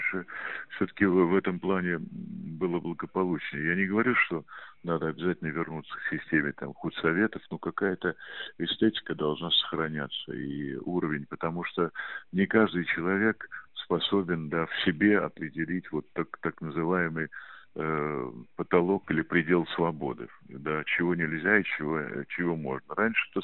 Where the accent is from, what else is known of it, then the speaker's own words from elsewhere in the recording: Moscow, Russia; Я родился в Москве, я родился в Сокольниках, поэтому Москву я очень хорошо знаю. Я не приезжий человек. Вот я прожил здесь всю свою жизнь